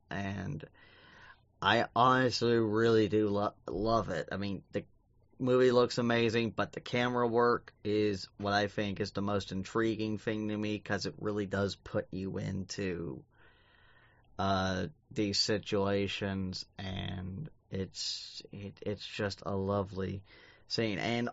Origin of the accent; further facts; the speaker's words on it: Bible Belt, United States; Because I was raised in the Bible Belt.